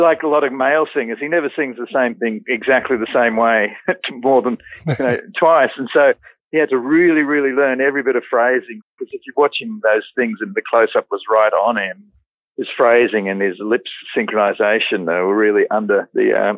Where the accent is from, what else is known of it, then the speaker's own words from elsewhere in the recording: Bronte, New South Wales, Australia; also born or lived in Dublin, Ireland; now in Melbourne, Australia; Yeah, I mean, I was born in Dublin, but from age five, I grew up in Bronte and Bronte Public School and Willara and Sydney High.